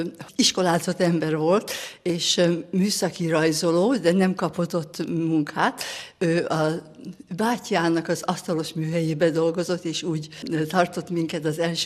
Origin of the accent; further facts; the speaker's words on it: Salgótarján, Nógrád, Hungary; A Salgótarjánban nevelkedtem.